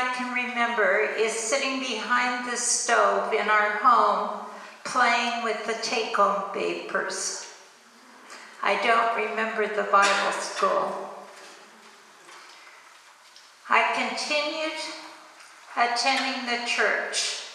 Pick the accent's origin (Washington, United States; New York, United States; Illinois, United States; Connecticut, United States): Washington, United States; I grew up on a dairy farm between Sequim and Port Angeles, Washington, on the Olympic Peninsula.